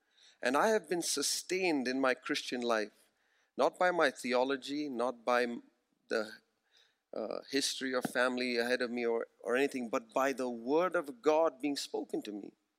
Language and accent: English; India; I grew up in India. I grew up with gods all over the place.